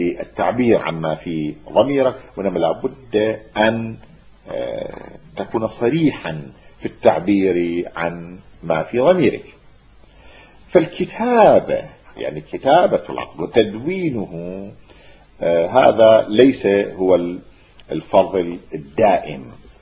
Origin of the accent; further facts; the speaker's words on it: Iraq; لأنه بالمصطلح الدارج عندنا في العراق نقول سلم بلم